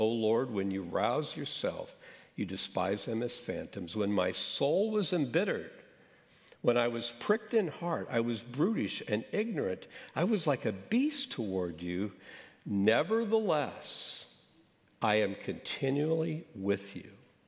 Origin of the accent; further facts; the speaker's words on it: Kansas City, United States; I grew up outside of Kansas City in a happy home.